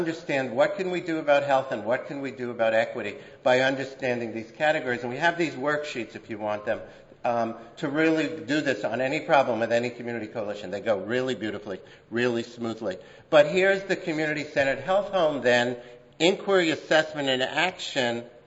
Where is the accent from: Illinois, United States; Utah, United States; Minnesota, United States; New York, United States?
New York, United States; borrowed from Henry Barnes' barn dance when I grew up in New York, the greatest traffic commissioner I ever knew.